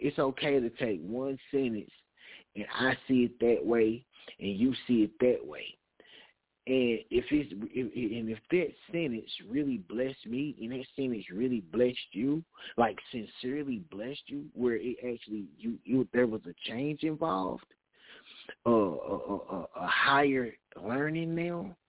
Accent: Knoxville, Tennessee, United States; Can't you see? And I'm from Knoxville, Tennessee.

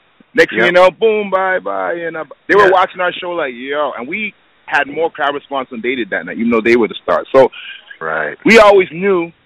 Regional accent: Toronto, Ontario, Canada; I went to school, born and raised in Toronto, so people don't know, right downtown.

